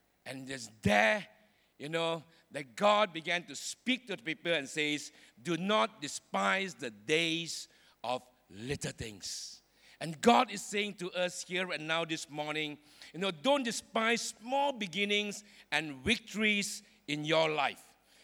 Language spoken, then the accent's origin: English; Seremban, Negeri Sembilan, Malaysia; I'm born and bred in Seremban